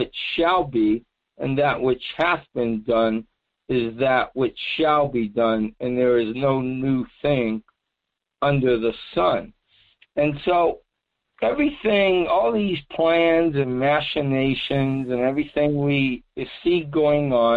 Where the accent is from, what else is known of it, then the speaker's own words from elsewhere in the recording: Massachusetts, United States; I was born there in Massachusetts and grew up there.